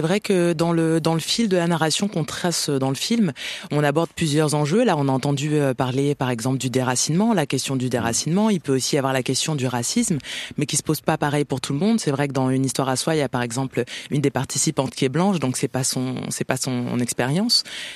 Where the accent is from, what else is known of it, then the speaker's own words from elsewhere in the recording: France; born there; Moi, je suis née sous X en France et on est beaucoup à avoir un ou deux de nos parents qui sont des Maghrébins.